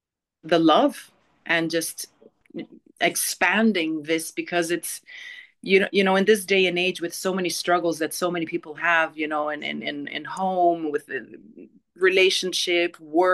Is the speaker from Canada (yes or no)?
no; Kenya; born there; also born or lived in India; I was born in Kenya.